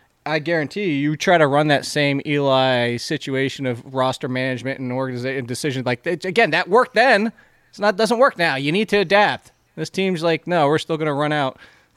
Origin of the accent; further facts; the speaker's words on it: New Jersey, United States; Well, my family's part Italian. We're from the north. We're from Jersey.